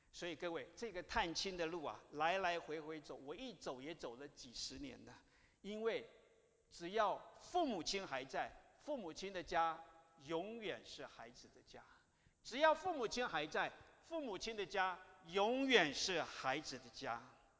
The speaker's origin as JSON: {"language": "Chinese", "town": "Hualien", "region": "Hualien County", "country": "Taiwan", "tie": "born or raised there", "said": "各位，你们知道我是哪里人吗？我的家乡在花莲，就是上个月才发生过大地震的花莲。"}